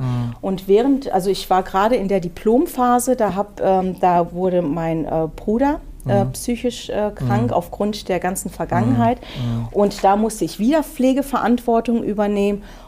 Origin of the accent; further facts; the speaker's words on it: North Rhine-Westphalia, Germany; also born or lived in Greece; Ursprünglich komme ich aus Griechenland. Also meine Mutter war Deutsche, mein Vater war Grieche. Ich bin in Griechenland geboren worden und mit 6 sind wir dann von Griechenland ins Ruhrgebiet, also so knallhartes Ruhrgebiet. Da bin ich viele Jahre groß geworden als Pottkind.